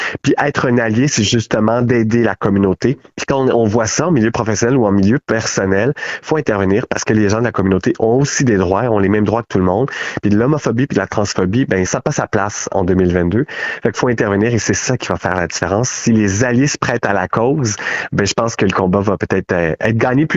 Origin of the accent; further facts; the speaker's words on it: Quebec, Canada; je suis de la Montérégie, on y travaille